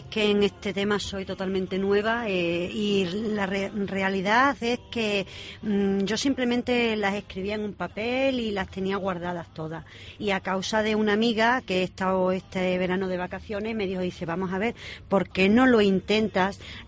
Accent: Almendralejo, Extremadura, Spain; Soy de Almendralejo.

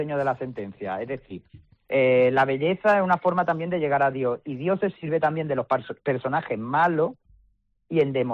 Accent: Málaga, Andalusia, Spain; born there; also born or lived in Granada; Entonces yo me he criado pues con esa rama granadina, que es la con la que yo me siento identificado. Yo, no siendo granadino, porque nací en Belén, Málaga, me siento más granadino que malagueño.

